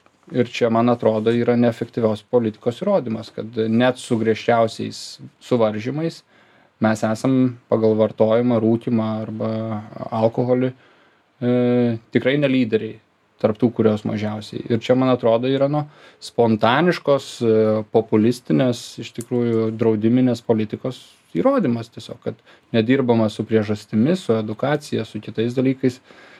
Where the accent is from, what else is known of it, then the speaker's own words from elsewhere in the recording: Klaipėda, Klaipėda County, Lithuania; Kai aš nuvažiuoju kaip klaipėdietis į Klaipėdos paplūdimį